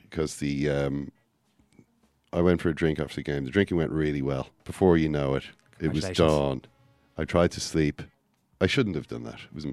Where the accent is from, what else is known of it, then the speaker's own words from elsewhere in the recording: Ireland; As an Irishman, I want to thank the British public and broadcasters for getting behind us.